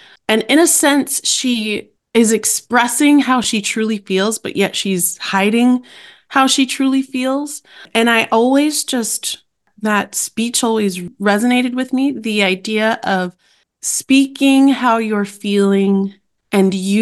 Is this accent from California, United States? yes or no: no; New York, United States; I was going to live in the city. I'm from New York.